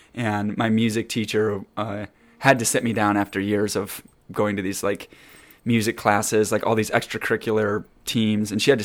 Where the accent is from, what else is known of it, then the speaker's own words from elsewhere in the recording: Iowa, United States; I am from Iowa, yes.